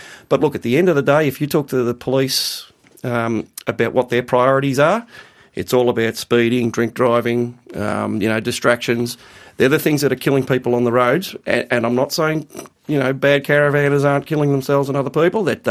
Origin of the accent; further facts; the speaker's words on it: Victoria, Australia; And when I explained to the police officer that I was from Victoria, he was having nothing of it.